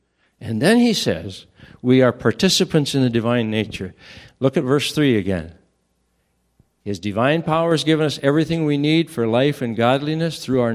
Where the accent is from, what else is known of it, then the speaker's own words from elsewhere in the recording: Estherville, Iowa, United States; also born or lived in Seattle / Pittsburgh / Cokato; Came back to my hometown of Estherville and pastored there. Went out to Pittsburgh, Pennsylvania and pastored there. And went to Cokato, Minnesota and finished my ministry there 37 years altogether.